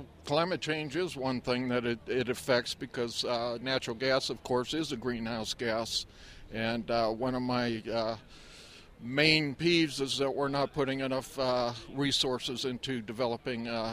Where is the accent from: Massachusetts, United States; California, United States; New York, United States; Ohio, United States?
Ohio, United States; Warren; Okay, I'm from Warren, Ohio.